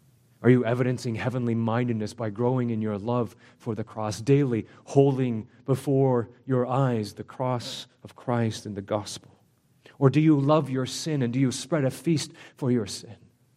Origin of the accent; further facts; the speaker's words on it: Canada; My passport tells me that I'm Canadian.